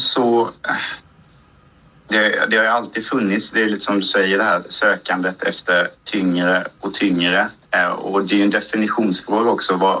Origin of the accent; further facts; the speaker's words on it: Småland, Sweden; Vi är ju smålänningar och sådana skit.